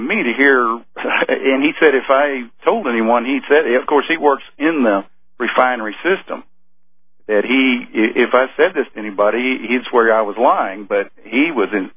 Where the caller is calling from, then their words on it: Colorado, United States; Colorado, Alex.